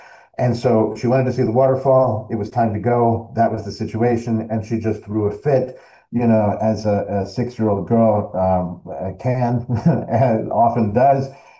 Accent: Colorado, United States; My whole family is from Arkansas, many generations back. You know, I grew up in Colorado, but both of my parents are from Arkansas.

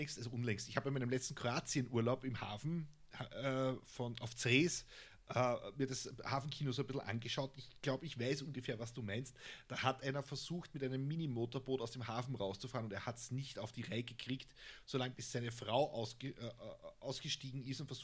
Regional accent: Austria; wir sind aber auch als Österreicher gibt es ja nichts Schöneres, als Deutschen beim Scheitern zuzuschauen

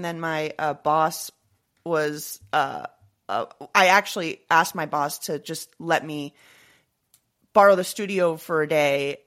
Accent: Leamington Spa, West Midlands, United Kingdom; born there; I look like an Irish barmaid and I was born in Royal Leamington Spa.

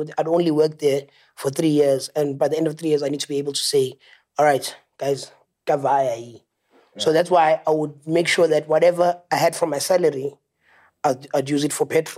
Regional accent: Secunda, Mpumalanga, South Africa; I'm originally from Secunda. In Mpumalanga.

